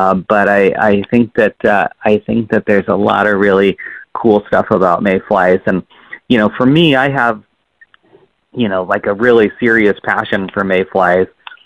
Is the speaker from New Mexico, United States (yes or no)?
no; Bend, Oregon, United States; as I grew up in Bend and used to fish a lot of kind of, you know, close to home places when the old mill district was actually the mill.